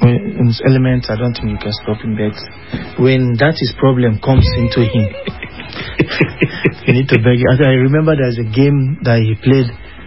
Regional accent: Port Harcourt, Rivers, Nigeria; I was born and bred in Port Harcourt.

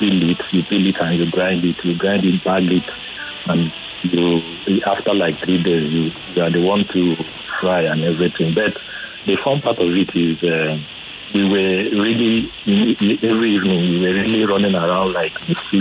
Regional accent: Abia, Nigeria; because I was brought up around Abia State

